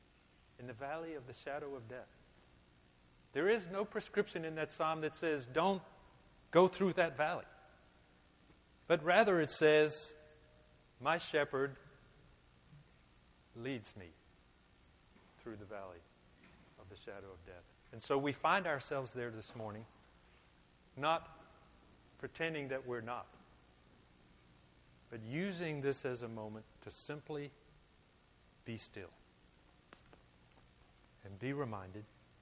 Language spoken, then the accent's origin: English; South Africa; moved away; there's a phrase that I grew up with in South Africa